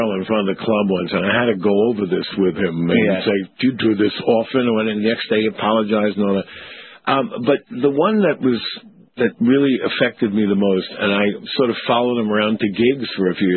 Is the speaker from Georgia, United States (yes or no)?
no; Bronx, New York, United States; I don't know how to change the forecastle or the mainsail because I'm from the Bronxel.